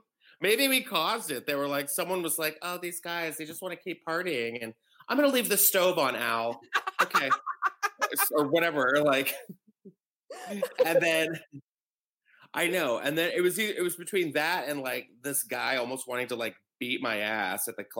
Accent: West Palm Beach, Florida, United States; born there; I grew up, let's see, I was born in West Palm Beach, Florida. And then my mom took me when I was like two.

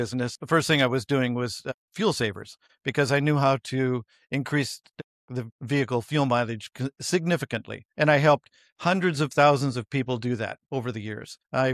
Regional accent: British Columbia, Canada; also born or lived in Montana, United States; I was born in Montana and my father always wanted to be a cowboy. So he bought a ranch, actually five ranches in British Columbia while I was quite young, like in early grade school.

